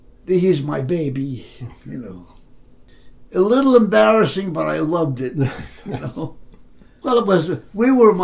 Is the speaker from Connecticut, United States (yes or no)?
yes; New Haven, Connecticut, United States; also born or lived in Danbury, Connecticut; I was born in New Haven, Connecticut, 1921. October 25th, at 427 Ellsworth Avenue, New Haven, Connecticut. I went to elementary school called Roger Sherman, and before I went to middle school, my family moved to Danbury, Connecticut.